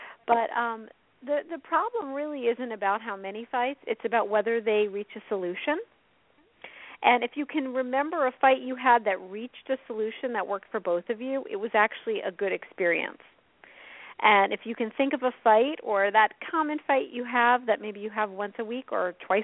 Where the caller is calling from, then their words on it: New York, United States; I'm calling from Westchester County, which is in New York, about a half hour outside of New York City.